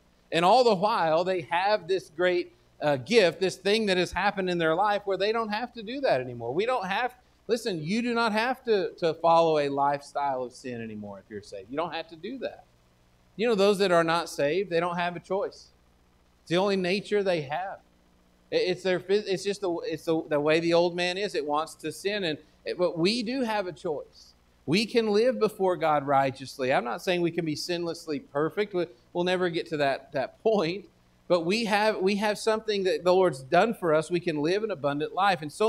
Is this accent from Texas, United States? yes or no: yes; Texas, United States; I'm from Texas. I've only been here a couple months. I'm not sure if I've heard anyone use the word reckon. But where I'm from, we use the word reckon a lot.